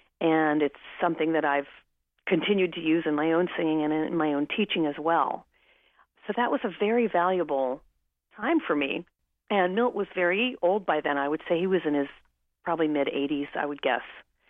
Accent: Cincinnati, Ohio, United States; When I was growing up in Cincinnati, at a certain point, when I first heard jazz, which was really pretty much at Walnut Hills High School

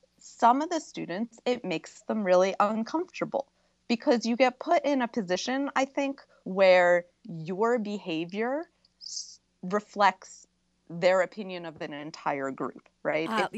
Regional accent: Philadelphia, Pennsylvania, United States; I grew up in Philadelphia.

